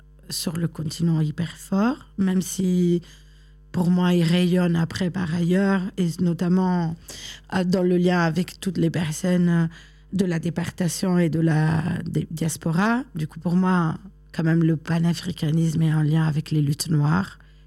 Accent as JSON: {"language": "French", "region": "Ticino", "country": "Switzerland", "tie": "born or raised there", "also_born_or_lived": "Northern Italy", "said": "une espèce de pudeur par rapport à là où j'ai grandi, qui est plutôt la Suisse italienne, l'Italie du Nord."}